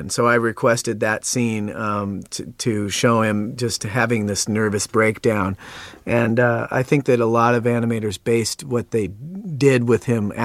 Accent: Oregon, United States; Up in, yeah, I grew up in Oregon

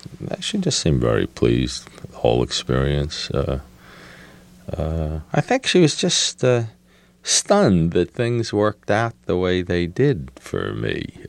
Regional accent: United States; Well, my parents were born in Hungary, Romania. But they don't really want to know. I'm an American, you know, a third-generation American. All right, I'm Jewish.

